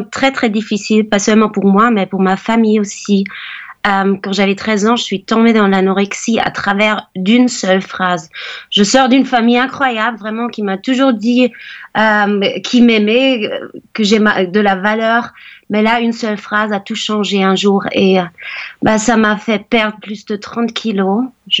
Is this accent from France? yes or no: no; Germany; J'habite en Allemagne, je suis allemande, mais ma mère est française.